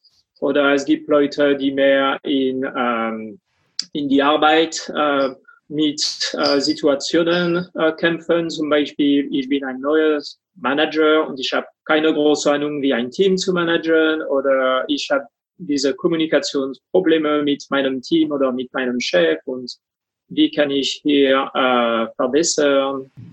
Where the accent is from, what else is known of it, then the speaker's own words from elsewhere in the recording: France; German is a second language; now in Erlangen, Germany; Ich bin 49 Jahre alt, noch für einige Wochen mehr. Ich komme aus Frankreich und wohne in Erlangen seit 2017 mit meiner Frau und 6-jährigen Sohn.